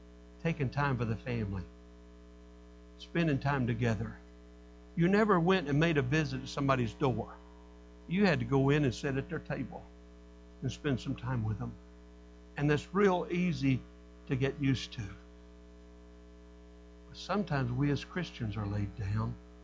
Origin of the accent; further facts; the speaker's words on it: Birmingham, Alabama, United States; also born or lived in Natchez, Mississippi; I was born and raised up in Birmingham. I went in the ministry up in Birmingham, and then I went to Natchez, Mississippi to pastor, and I pastored there for 8 years.